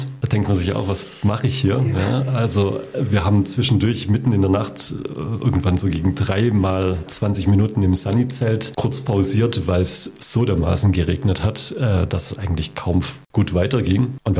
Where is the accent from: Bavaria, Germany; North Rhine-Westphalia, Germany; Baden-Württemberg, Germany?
Baden-Württemberg, Germany; Lichtenwald; also born or lived in Reichenbach; ich bin hier ja groß geworden in Lichtenwald und in Reichenbach.